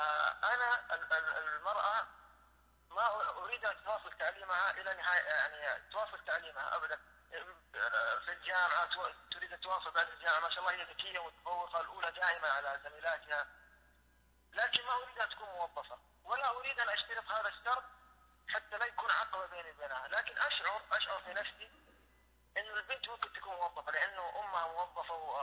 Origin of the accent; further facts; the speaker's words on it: Jeddah, Makkah Province, Saudi Arabia; أي نعم أنا من جدة يا شيخ